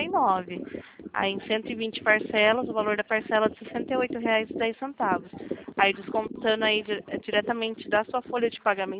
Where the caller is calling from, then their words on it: Limeira, São Paulo, Brazil; Ah, eu falo de Limeira, São Paulo.